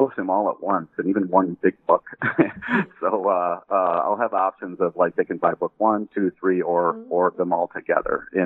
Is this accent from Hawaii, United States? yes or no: no; Detroit, Michigan, United States; born there; Well, I was born in Detroit, so, you know, the name Henry Ford resonated with me as a kid.